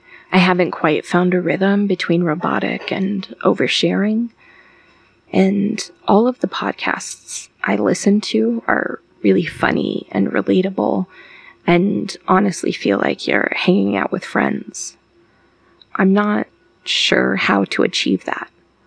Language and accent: English; Midwest, United States; born there; I was born on June 8th, 1990, to a single mother in a mid-sized, mediocre Midwest town.